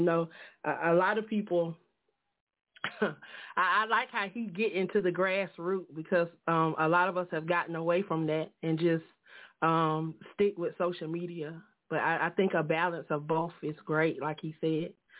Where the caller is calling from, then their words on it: Atlanta, Georgia, United States; I'm calling from Atlanta today.